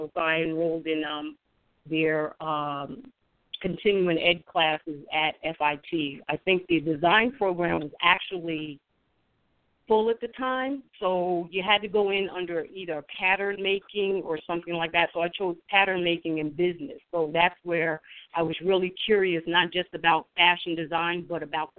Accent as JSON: {"language": "English", "town": "Nyack", "region": "New York", "country": "United States", "tie": "born or raised there", "also_born_or_lived": "Harlem, United States", "lives_now": "Memphis, United States", "said": "I was born in Harlem, New York, and okay. I was raised in Nyack, Rockland County, New York. Beautiful Rockland County, and I owe a lot to Rockland."}